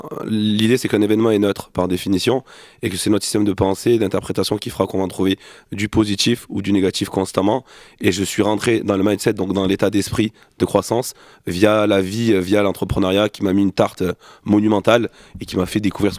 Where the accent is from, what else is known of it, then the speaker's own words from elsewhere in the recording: Nîmes, Occitanie, France; Je suis originaire de Nîmes et j'ai 3 enfants.